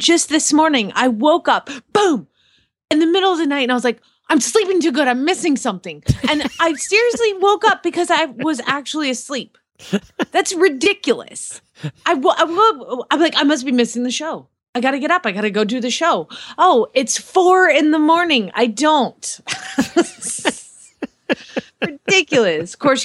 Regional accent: Phoenix, Arizona, United States; from Phoenix, Arizona.

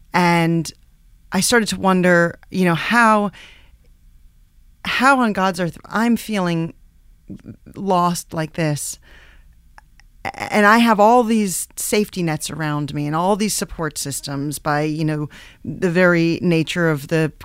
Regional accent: New York, United States; And then when I moved to New York, or I should say back to New York, because I'm from New York, to go to Columbia

